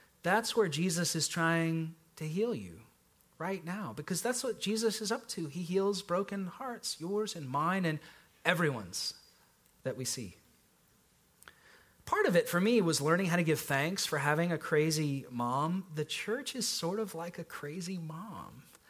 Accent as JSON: {"language": "English", "region": "North Carolina", "country": "United States", "tie": "born or raised there", "said": "I grew up in Duke, North Carolina, basketball rivalry country."}